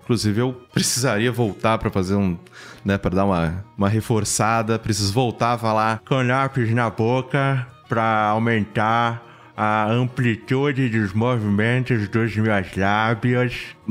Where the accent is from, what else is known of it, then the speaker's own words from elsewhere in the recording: Mococa, São Paulo, Brazil; Eu, pra quem não sabe, sou do interior de São Paulo, e eu vim de Mococa, um sotaque muito carregado. A porta, porqueira, cráudio, era bem carregado, bem carregado.